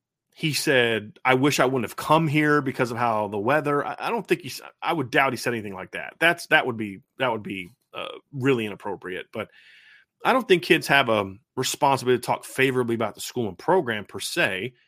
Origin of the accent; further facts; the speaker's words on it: Ohio, United States; also born or lived in Virginia; I grew up in Ohio, moved to Virginia. I'm just going to tell you right now, when I moved back to Ohio and I moved back to the Midwest